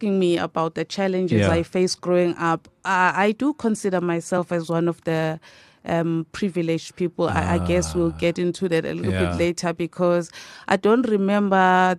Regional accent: Umlazi, KwaZulu-Natal, South Africa; also born or lived in Soweto; even though I grew up in Mlazi, you know.

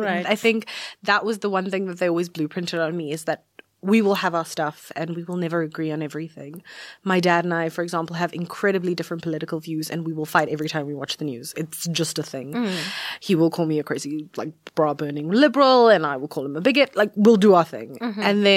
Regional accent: South Africa; born or raised there; also born or lived in India

